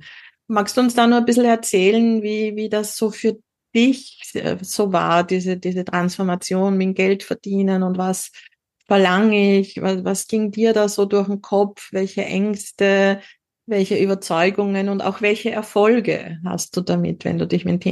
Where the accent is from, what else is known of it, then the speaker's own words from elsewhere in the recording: Upper Austria, Austria; moved away; in Oberösterreich, in meiner alten Heimat